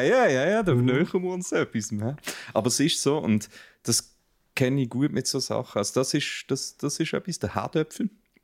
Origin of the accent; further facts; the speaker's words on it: Switzerland; Für mich als Schweizer ist das nicht normal gewesen.